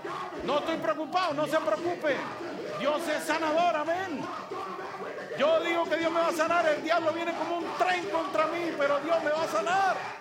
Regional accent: Puerto Rico; cuando yo crecí en Puerto Rico había serpientes.

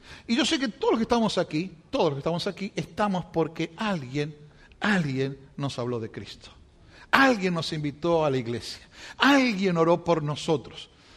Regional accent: Argentina; now in Baton Rouge, United States; como ya han visto un poquito cómo tengo el tono de voz, vengo desde Argentina, soy argentino, nací hace muchos años en Argentina, y estamos aquí en los Estados Unidos con mi esposa Fanny, sirviendo al Señor hace un poquito más de 4 años aquí en Baton Rouge

